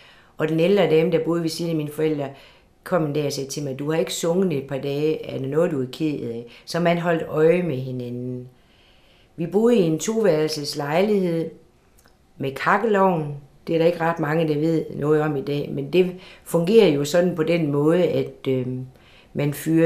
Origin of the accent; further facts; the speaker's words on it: Horsens, Central Denmark Region, Denmark; born there; og jeg er født i Fredericiagade 43 i Horsens. Og jeg er født i en ejendom, som min oldefar, som emigrerede til Danmark fra Sverige, byggede omkring 1912-1914.